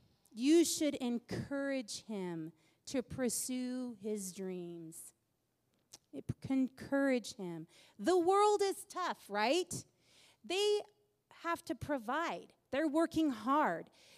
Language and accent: English; California, United States; now in Utah, United States; I'm from California. I loved the state of California. I wanted to live back in California. We got married and Dane moved me to Utah of all places.